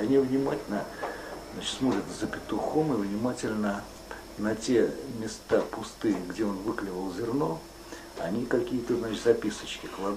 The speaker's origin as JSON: {"language": "Russian", "region": "Moscow", "country": "Russia", "said": "я сам из Москвы."}